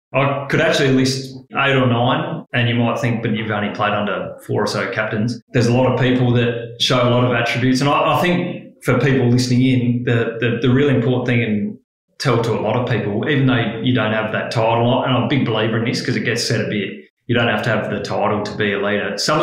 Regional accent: Adelaide, South Australia, Australia; now in Geelong, Australia; naive young kid coming from school footy, just growing up in Adelaide, played my footy, did my schoolwork, and then come over to Geelong and into a high-performance environment.

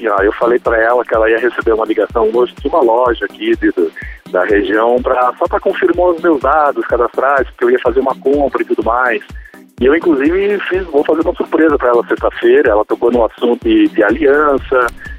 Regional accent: Jaraguá do Sul, Santa Catarina, Brazil; Eu sou aqui de Santa Catarina, Jaraguá do Sul.

